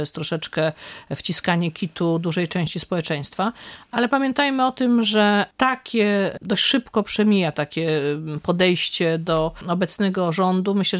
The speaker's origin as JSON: {"language": "Polish", "town": "Łódź", "region": "Łódź Voivodeship", "country": "Poland", "said": "Ja jestem akurat z Łodzi."}